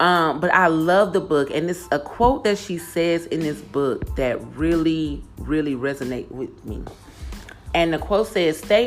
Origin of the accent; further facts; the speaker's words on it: Houston, Texas, United States; I grew up on the north side of Houston, Texas, which was considered the hood.